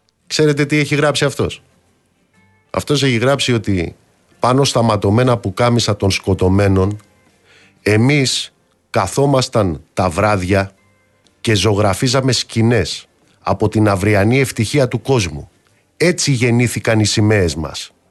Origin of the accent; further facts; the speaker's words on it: Amaliada, Western Greece, Greece; στην πατρίδα μου κάτω στην Αμαλιάδα